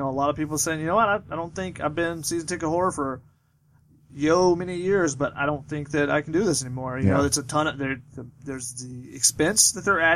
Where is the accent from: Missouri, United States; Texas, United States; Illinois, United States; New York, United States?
Texas, United States; Austin; I'm from Austin.